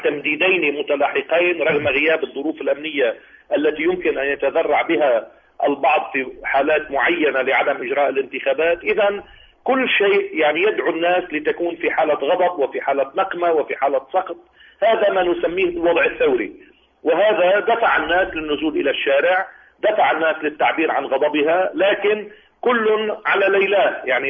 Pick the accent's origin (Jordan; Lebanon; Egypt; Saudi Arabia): Lebanon; نحن اللبنانيون تعلمنا من تونس وتعلمنا من مصر